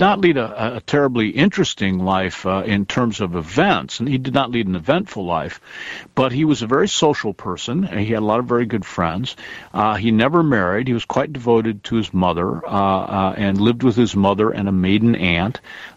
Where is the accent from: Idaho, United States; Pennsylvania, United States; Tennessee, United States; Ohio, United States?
Ohio, United States; Toledo; I come from a blue-collar town. I grew up in Toledo, Ohio.